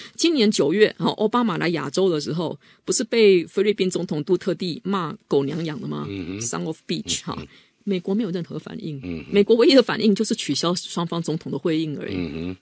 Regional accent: Taiwan; 所以我们这个台湾现在不愿意回归中国，

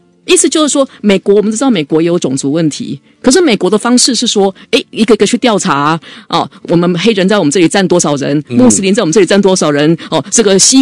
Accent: Taiwan; 我们台湾人会觉得说

